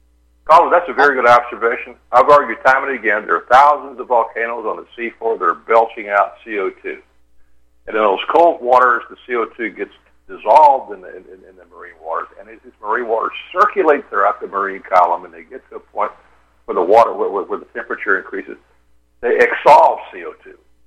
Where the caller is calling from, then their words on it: Austin, Texas, United States; I'm calling you from Austin, Texas.